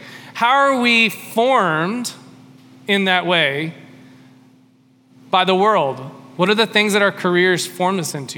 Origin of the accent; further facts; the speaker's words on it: East Cobb, Georgia, United States; I grew up in East Cobb. I understand that way very well. That's part of the reason why I never moved back there.